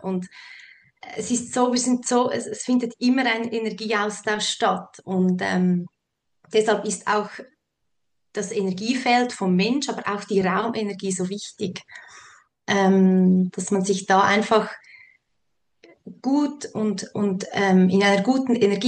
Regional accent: Switzerland; Ich komme aus der Schweiz und wohne mit meinem Sohn und meinem Mann im schönen Kanton Nidwalden. Das ist ganz in der Nähe von Luzern.

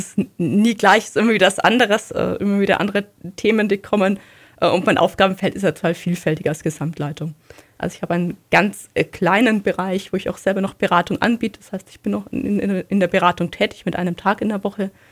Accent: Wesslingen, Germany; Das ist so die kirchliche Seite, wo ich aufgewachsen bin. Natürlich in Wesslingen auch in einer traumhaften Landschaft. Also der See ist ja die Dorfmitte.

